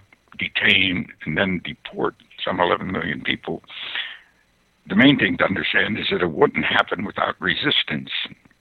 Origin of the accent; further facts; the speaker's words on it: Elk River, Pennsylvania, United States; Well, just north of Pittsburgh. Yeah. My hometown's Elk River.